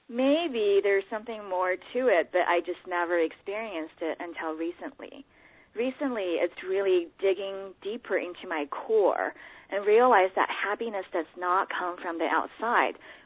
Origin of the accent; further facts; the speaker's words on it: China; now in United States; I started as an artist growing up in China, and moving to the U.S., I realized